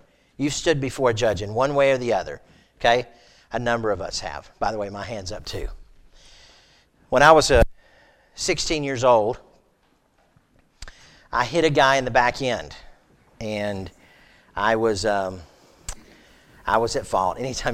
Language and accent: English; Florida, United States; And I grew up in Florida, never had an earthquake.